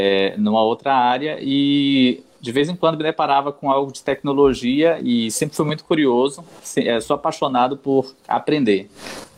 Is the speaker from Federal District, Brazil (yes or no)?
yes; Brasília, Federal District, Brazil; now in Recife, Brazil; Na verdade, sou de Brasília, mas mudei recentemente para Recife, então estou cursando aqui.